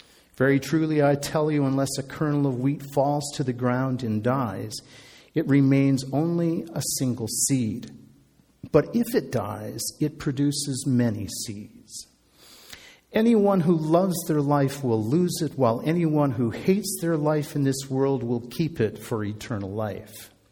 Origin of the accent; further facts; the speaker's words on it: Canada; When these people realize that I'm not actually one of them, then I go back to just being a Canadian tourist again, which is probably just as well because I have to go through Canadian customs.